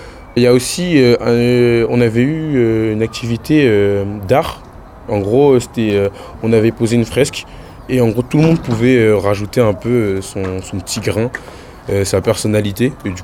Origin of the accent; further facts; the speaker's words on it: Comoros; Moi, je suis comorien. Du coup, je suis comorien français, du coup. Et on a tous la binationalité.